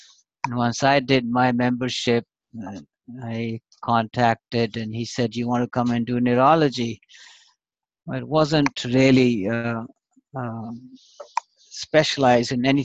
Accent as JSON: {"language": "English", "town": "New Delhi", "region": "Delhi", "country": "India", "tie": "born or raised there", "said": "Well, I was born and brought up in New Delhi, India. Went to high school"}